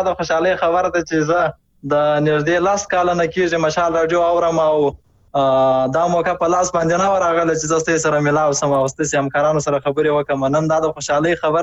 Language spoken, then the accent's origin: Pashto; Farah, Afghanistan; زه اصلي د فراه ولایت یم